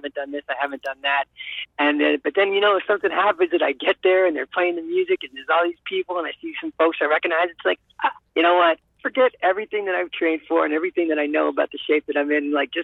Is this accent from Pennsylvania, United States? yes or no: no; New York, United States; which I'm originally from New York, and I've never run the New York Marathon